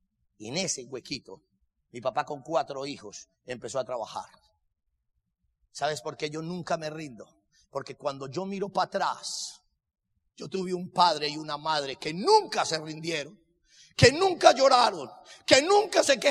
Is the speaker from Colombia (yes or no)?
yes; Pensilvania, Caldas, Colombia; now in Bogotá, Colombia; Yo salgo de mi pueblo y me voy a Bogotá.